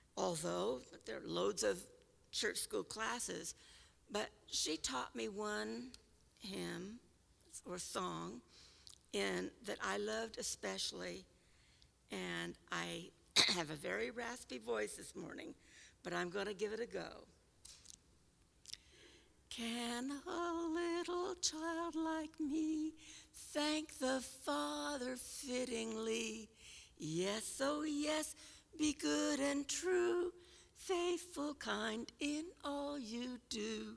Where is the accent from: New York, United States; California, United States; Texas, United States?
California, United States; Pomona; moved away as an adult; I was born in Pomona, California at a very early age.